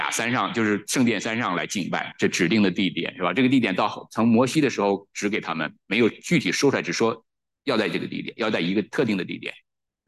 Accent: China; 我们中国人所谓就是过节

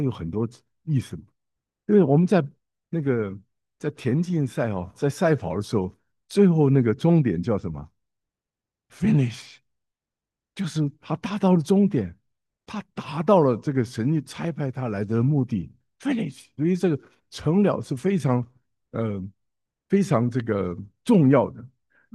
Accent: Taiwan; 尤其是我们从台湾来的，我们知道日本、台湾、菲律宾都是在一个地震带

